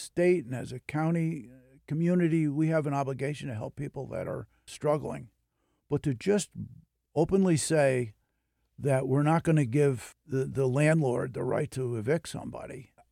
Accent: New York, United States; But I'm a New Yorker, and I want what's best for New York first.

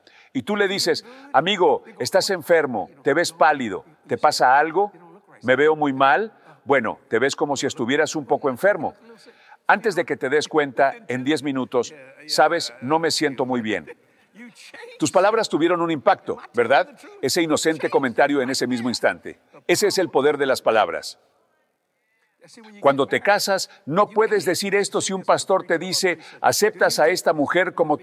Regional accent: New Orleans, Louisiana, United States; also born or lived in Houma; La única razón por la que viví en Houma, porque soy un chico de Nueva Orleans, me crié aquí en la orilla oeste de Nueva Orleans.

